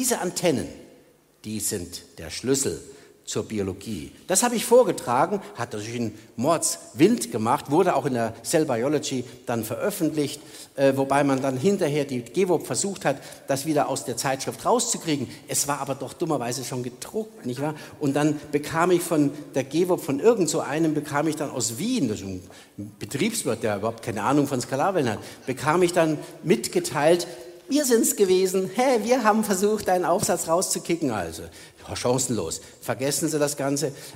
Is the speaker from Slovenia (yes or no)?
no; Germany; Also ja, gut, ich bin ja auch Deutscher.